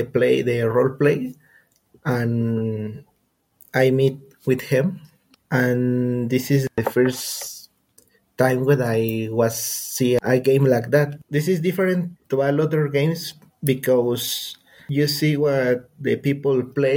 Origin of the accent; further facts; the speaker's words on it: State of Mexico, Mexico; English is a second language; I have 28 years old. I'm from Mexico, from the Estado de Mexico.